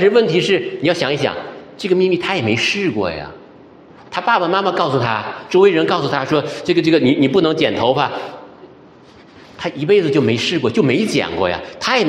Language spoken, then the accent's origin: Chinese; Northeast China, China; accent: Northeastern; 我们东北话，对不对？